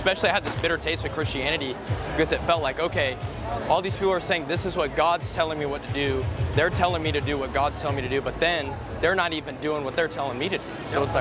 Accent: Georgia, United States; I'm from Georgia. I moved here like 2 years ago

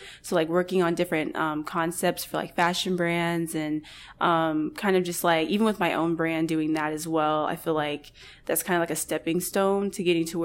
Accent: Alabama, United States; Growing up in Alabama, it's always kind of been weird, like finding people that are kind of like me

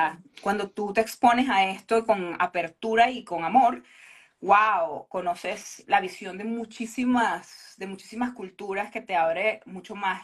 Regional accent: Venezuela; born there; Yo tenía un posgrado también en Venezuela, mi país natal

